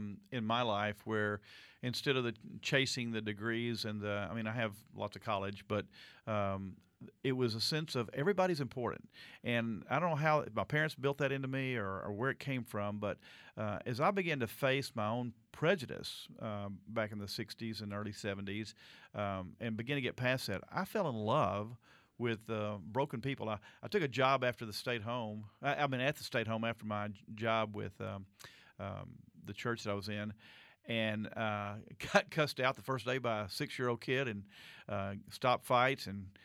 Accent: Conroe, Texas, United States; I was from Conroe, which was a small city back then. Now it's huge because they built the lake and half of Houston came.

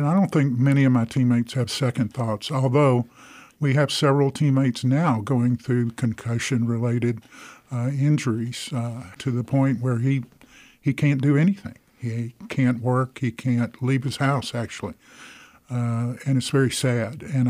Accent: Little Rock, Arkansas, United States; I was born in Little Rock and raised there, went to high school and went to college there.

